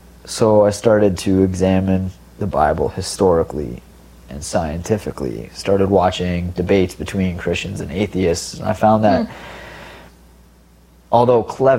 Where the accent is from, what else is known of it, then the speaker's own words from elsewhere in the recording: Toronto, Ontario, Canada; also born or lived in Innisfil; I didn't grow up in a Christian home, but from a young age, we grew up in Toronto, Hector Avenue, Christie Pitts area, Bloor and Christie.